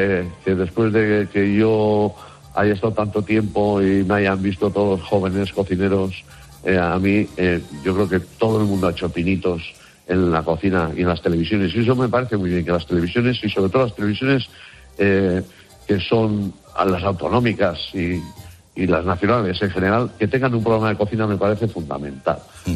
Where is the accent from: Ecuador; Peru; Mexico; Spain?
Spain; Basque Country; los buenos comedores que somos los vascos en general.